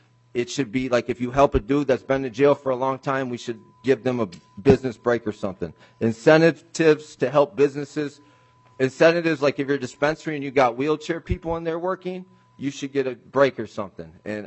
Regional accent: St. Louis Park, Minnesota, United States; I grew up in St. Louis Park, and I'm 41 years old as I sit here today.

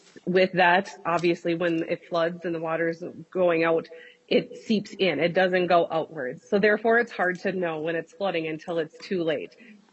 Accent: Beardsley, Minnesota, United States; I was born and raised in Beardsley, Minnesota, and like Mr. Anderson was saying, it is a very small town. We are talking a town of 218 people, to be exact

